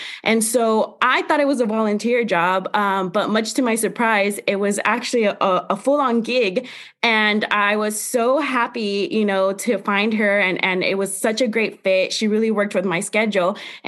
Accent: San Jose, California, United States; you know, Berkeley from my home city, you know, I'm from San Jose. It's only a 45-minute drive and very close to my family.

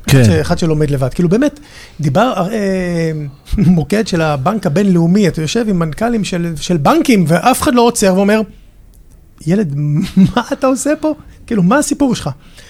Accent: Nahariya, Northern District, Israel; now in Tel Aviv, Israel; ואז הגעתי לנהריה, אני מנהריה במקור, לא הסתדרתי כל כך בנהריה, כי לא, אז בתור ילד היו לי חלומות גדולים. ואז הגעתי לתל אביב

